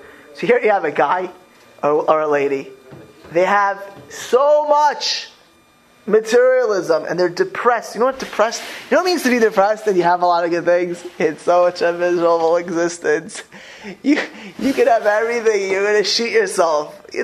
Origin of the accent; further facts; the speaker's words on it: Miami Beach, Florida, United States; But I grew up in Mid Beach in Miami Beach. It was, you know, middle class, upper middle class area.